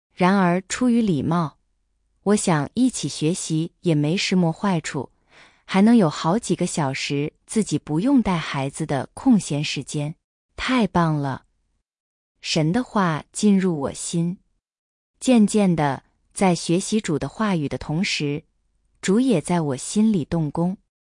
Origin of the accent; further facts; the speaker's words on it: Xiaogan, Hubei, China; 我来自湖北孝感，生长在一个非常迷信的传统乡村家庭，